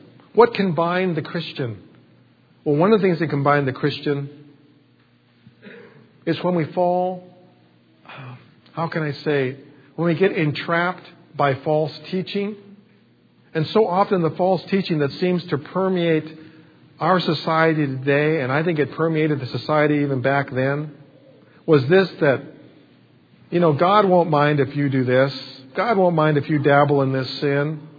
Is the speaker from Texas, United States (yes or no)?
no; California, United States; we're from California originally, and sometimes our layover is in Las Vegas.